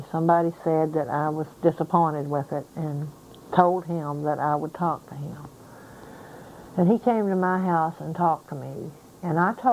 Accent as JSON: {"language": "English", "town": "Rosine", "region": "Kentucky", "country": "United States", "tie": "born or raised there", "said": "My birth certificate says I was born in Rosine, Kentucky. I went to school there for 8 years."}